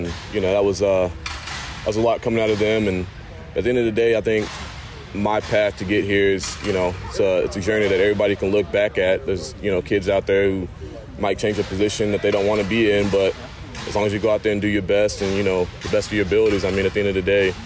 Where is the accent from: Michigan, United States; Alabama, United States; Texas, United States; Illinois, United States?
Texas, United States; And, you know, I'm coming from Texas, you know, barbecue over there, and just coming over here to the occasion.